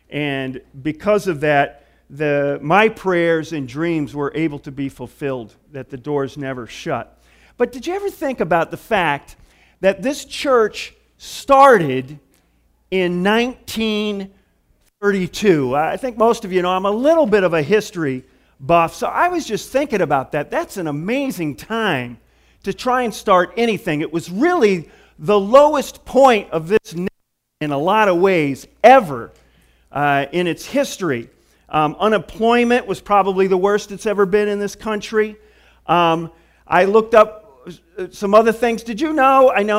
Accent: Michigan, United States; now in New York, United States; growing up in Michigan, I never would have envisioned living in New York, let alone being a pastor in New York.

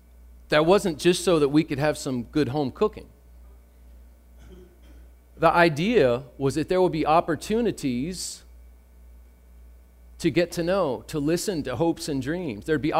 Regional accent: Virginia, United States; now in New York, United States; I'm from Virginia and I say y'all and all

